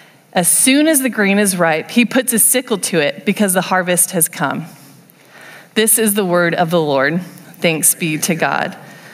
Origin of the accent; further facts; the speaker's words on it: California, United States; I'm from Southern California. I love desert plants.